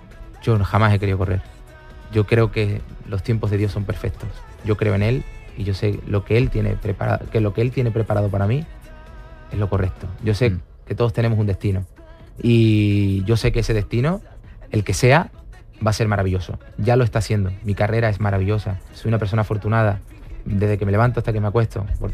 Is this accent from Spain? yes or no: yes; Palma del Río, Andalusia, Spain; Y obviamente pues hablo de nombro a mi tierra, a mi Palma de Río.